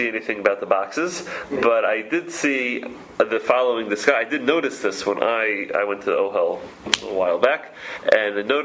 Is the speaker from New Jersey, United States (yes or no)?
no; Queens, New York, United States; One prominent place by me, I grew up in Queens, so on Main Street in Queens, there is a very large cemetery there